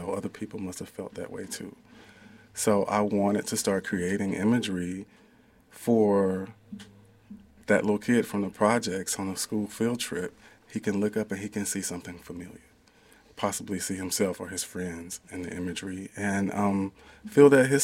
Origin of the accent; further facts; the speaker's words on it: South Carolina, United States; I'm doing a series of collages based on memories of this housing project I grew up in South Carolina.